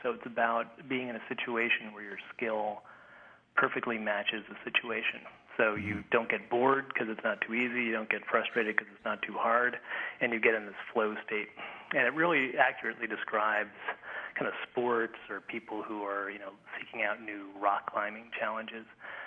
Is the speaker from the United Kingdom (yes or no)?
no; Canada; there's not a whole lot of us up here because it's kind of cold.